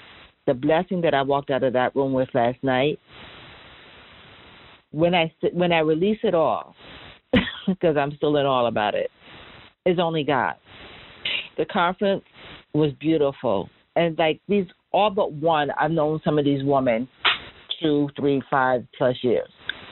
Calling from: Queens, New York, United States; I'm calling in from Queens, New York.

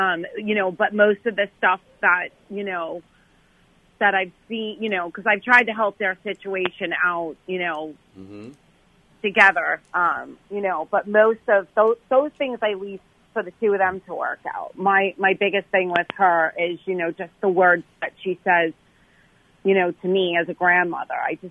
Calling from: Florida, United States; also born or lived in Long Island

